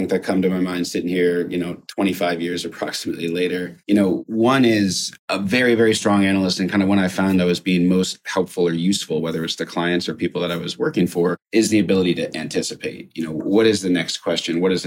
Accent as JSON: {"language": "English", "town": "Montgomery", "region": "New Jersey", "country": "United States", "tie": "born or raised there", "said": "I grew up in central New Jersey, a small town called Montgomery, just north of Princeton."}